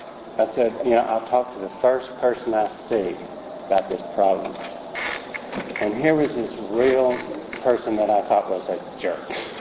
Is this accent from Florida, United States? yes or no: no; Texas, United States; You'll have to remember I'm from Texas.